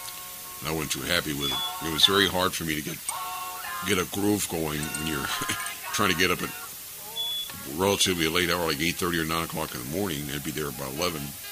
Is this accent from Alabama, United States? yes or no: no; Valley Station, Kentucky, United States; when I was growing up in Valley Station, I listened to a lot of radio and I even bought records a whole lot